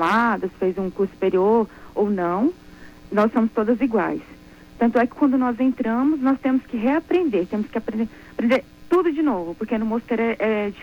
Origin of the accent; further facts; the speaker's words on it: Anápolis, Goiás, Brazil; Eu sou de Anápolis, Goiás.